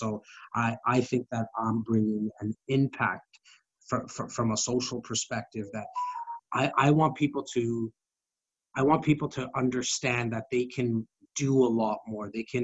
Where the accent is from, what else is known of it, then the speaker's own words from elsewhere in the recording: Rexdale, Ontario, Canada; And so, I'm born and raised in Rexdale